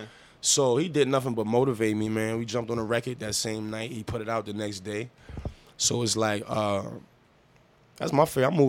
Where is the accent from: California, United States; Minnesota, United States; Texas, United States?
California, United States; Hollywood; Oh, yeah. I'm from Hollywood, man.